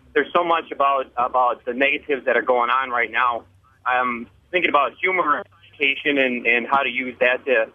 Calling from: Milwaukee, Wisconsin, United States; Actually, I'm from Milwaukee

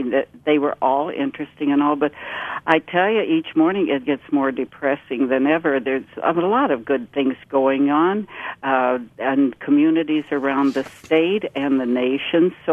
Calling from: Wisconsin Rapids, Wisconsin, United States; I'm calling from Wisconsin Rapids, and we have, of course, a downturn with the paper industries up here.

